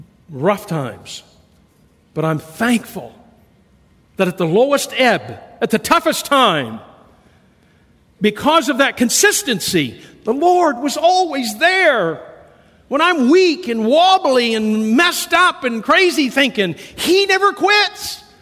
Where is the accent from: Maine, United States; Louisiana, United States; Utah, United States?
Maine, United States; I'm a Roosty County boy, and I was raised picking taters and working in the tater fields growing up in Roosty County.